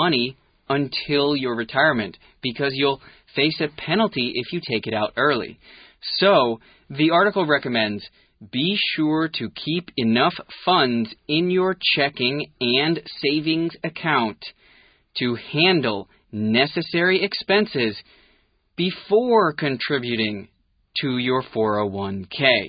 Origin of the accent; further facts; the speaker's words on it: United States; Well, as an American, I know a little bit about 401ks already.